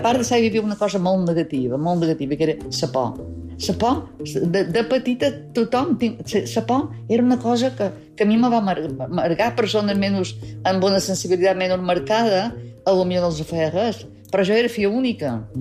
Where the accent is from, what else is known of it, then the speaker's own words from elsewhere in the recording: Sóller, Balearic Islands, Spain; Jo a Solla vaig ser molt feliç durant la meva infantesa a Solla.